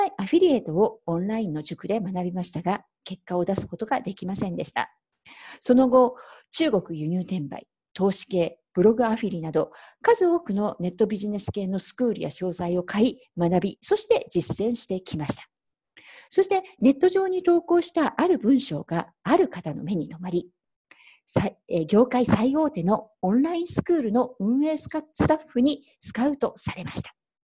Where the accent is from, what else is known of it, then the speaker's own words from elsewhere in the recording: Nagoya, Aichi, Japan; 私は愛知県名古屋市出身、1965年7月生まれ、この音声を録音している2020年8月現在で55歳になります。